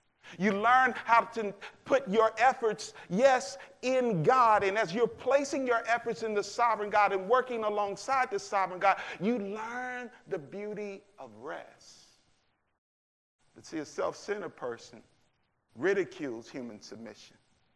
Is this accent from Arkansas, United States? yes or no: yes; Arkansas, United States; We're from Arkansas. We're hog fans. Woo pig, silly.